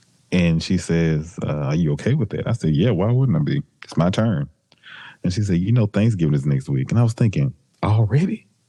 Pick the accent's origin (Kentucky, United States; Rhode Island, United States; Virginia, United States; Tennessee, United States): Tennessee, United States; Memphis; Do you cook? Yes, I'm from Memphis.